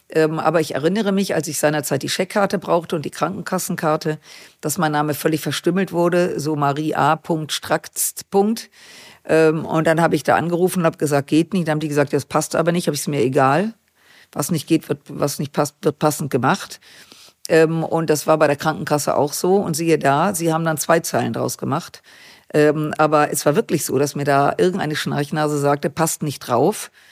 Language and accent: German; Düsseldorf, North Rhine-Westphalia, Germany; aber prinzipiell bin ich in Düsseldorf geboren, aufgewachsen, lebe dort mit meinem Mann. Und das ist unser Lebensmittelpunkt und diese rheinische Stadt.